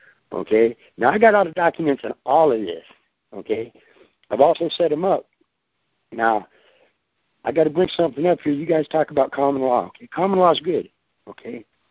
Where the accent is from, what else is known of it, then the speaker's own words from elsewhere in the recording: California, United States; I'm from California.